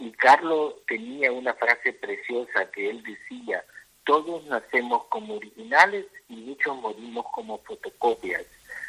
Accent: El Salvador; now in Switzerland; Tuve la dicha en mi país, El Salvador, de conocer la exhibición y tener contacto con la madre. Y al regresar a vivir a Europa, en Suiza

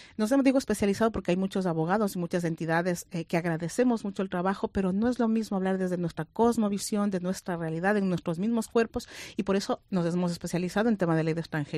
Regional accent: Galicia, Spain; soy gallega retornada.

